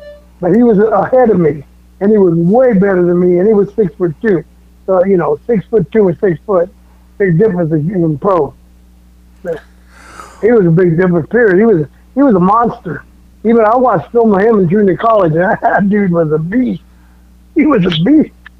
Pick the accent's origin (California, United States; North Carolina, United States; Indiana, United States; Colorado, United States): California, United States; San Jose; also born or lived in El Paso; I grew up in San Jose. I was from El Paso, moved to San Jose, California